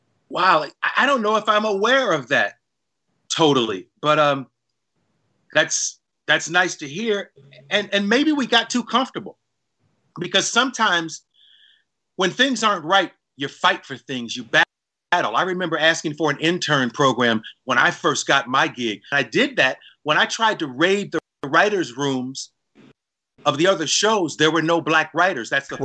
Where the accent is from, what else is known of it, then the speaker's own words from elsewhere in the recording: Cleveland, Ohio, United States; You know, when I was growing up in Cleveland, you know, you would spread the word around and say, hey, I hear … going to be on the Tonight Show next month.